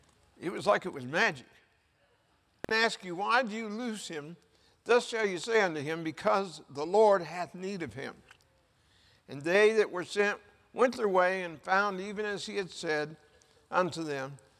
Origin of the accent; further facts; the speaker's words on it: Detroit, Michigan, United States; Yeah, I'm from Detroit. Everybody knows now.